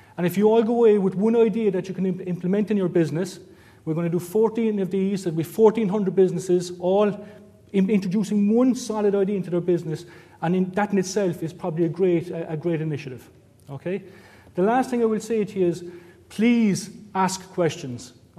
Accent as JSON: {"language": "English", "town": "Cork", "region": "Munster", "country": "Ireland", "said": "I will try and speak very slowly because I'm from Cork"}